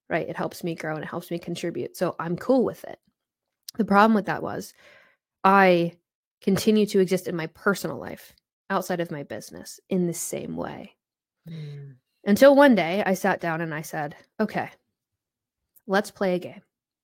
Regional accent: Vermont, United States; I don't look like much. I'm 5'3". I'm from Vermont.

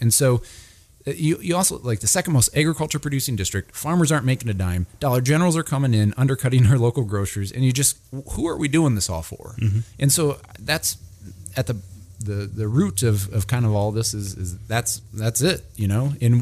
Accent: Sioux City, Iowa, United States; also born or lived in Ames; And then I was actually born in Ames when we were living in Nevada, and then I was raised in Sioux City

